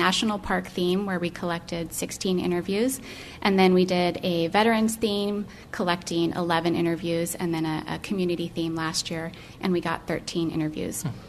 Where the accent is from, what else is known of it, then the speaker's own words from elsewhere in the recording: Sequim, Washington, United States; I grew up in Sequim. I graduated from Sequim High School and then left and returned to the area just a few years ago.